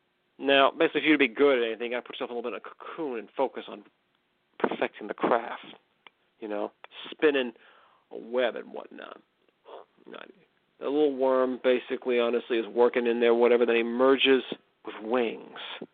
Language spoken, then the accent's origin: English; McKinleyville, California, United States; I was from McGinleyville, California.